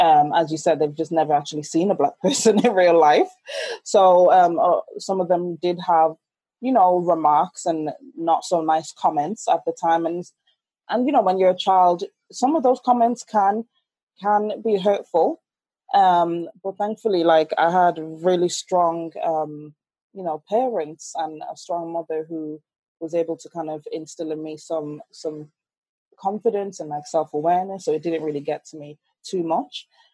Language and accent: English; Ireland; also born or lived in Nigeria; And I was born in Nigeria, and I grew up in, my childhood, as far as I remember, was in Ireland. Yes, the little leprechaun country. Mm-hmm. And yes, we were one of very few black families in Ireland in the 1990s